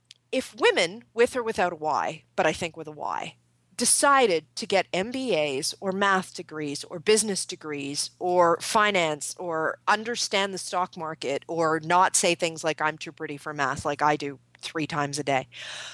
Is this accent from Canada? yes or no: yes; Canada; There was an article this morning in the Toronto Star, pardon me for being Canadian.